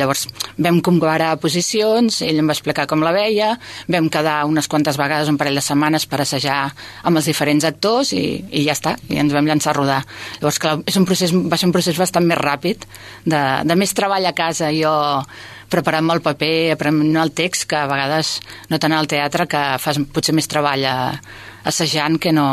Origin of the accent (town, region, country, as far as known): Sabadell, Catalonia, Spain; born or raised there